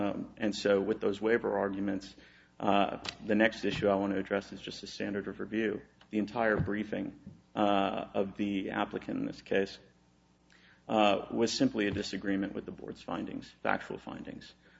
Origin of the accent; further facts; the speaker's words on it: Texas, United States; I will tell you that I'm from Texas, and in Texas we have all kinds of pronunciations.